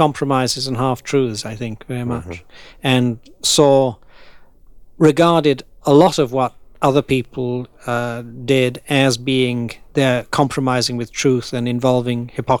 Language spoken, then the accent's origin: English; Liverpool, North West England, United Kingdom; First of all, he came from my hometown, Liverpool.